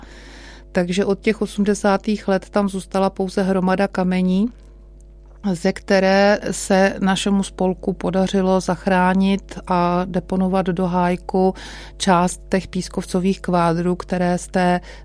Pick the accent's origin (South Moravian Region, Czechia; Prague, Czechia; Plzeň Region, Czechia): Prague, Czechia; jsem vyrůstala na Petřinách a kolem kaplí jsem jezdila do Břevnova do školy